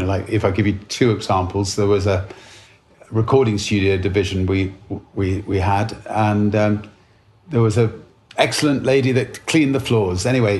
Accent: United Kingdom; Being British, order some tea.

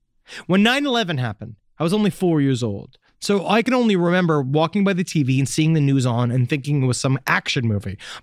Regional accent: United States; now in Cambodia; I'm an American living in Cambodia for 4 years

